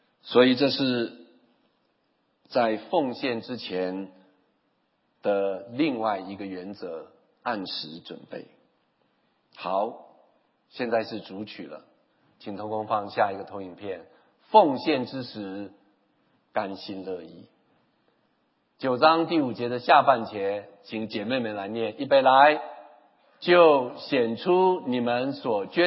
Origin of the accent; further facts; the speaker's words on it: China; 所以我们中国人才会说细水怎么样长流